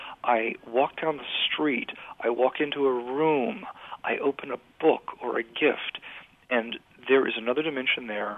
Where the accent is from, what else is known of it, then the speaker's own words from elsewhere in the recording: Washington, District of Columbia, United States; I grew up in Washington, D.C.